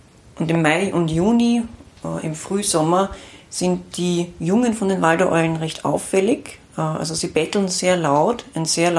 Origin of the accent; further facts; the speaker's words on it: Austria; Und bei uns in Österreich gibt es auch zwei Farbvarianten.